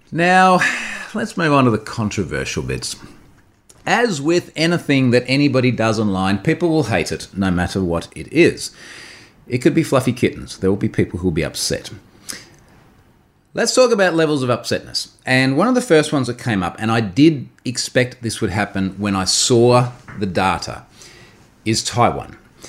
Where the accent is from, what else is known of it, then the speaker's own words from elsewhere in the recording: Australia; because I'm Australian?